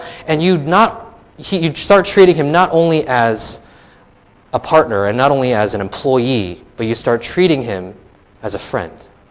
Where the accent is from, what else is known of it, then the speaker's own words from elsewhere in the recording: Anaheim, California, United States; And I am a native of Orange County. I was born in Anaheim Hills, California, from Chinese descent, my parents.